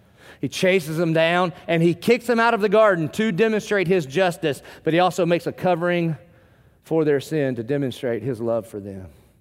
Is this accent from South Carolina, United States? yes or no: yes; Dillon, South Carolina, United States; Now, I'm from Dillon, South Carolina. So the prom queen was like, hey, y'all.